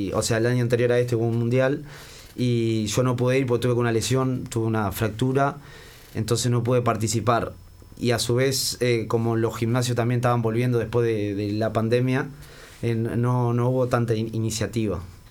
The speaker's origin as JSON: {"language": "Spanish", "town": "Paso de los Toros", "region": "Tacuarembó", "country": "Uruguay", "said": "Y yo soy del interior, soy de Paso los Toros."}